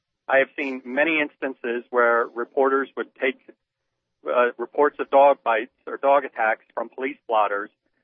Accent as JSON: {"language": "English", "town": "Tampa", "region": "Florida", "country": "United States", "said": "but I'm from Tampa. I've worked for the media for most of my adult life."}